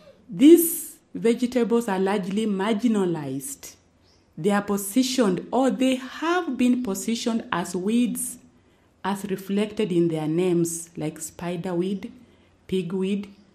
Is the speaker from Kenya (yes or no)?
yes; Kenya; the challenges I faced as a scholar and as a professional, as an African and as a Kenyan.